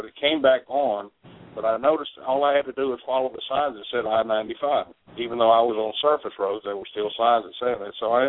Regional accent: Atlanta, Georgia, United States; I'm from the Big Apple of the South. I'm from Atlanta, Georgia.

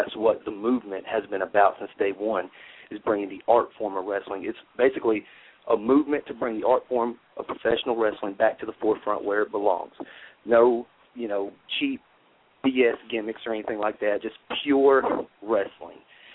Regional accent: Chattanooga, Tennessee, United States; Well, I think that because they know that we hail from Chattanooga, Tennessee, they automatically want to deduct a couple of hundred IQ points.

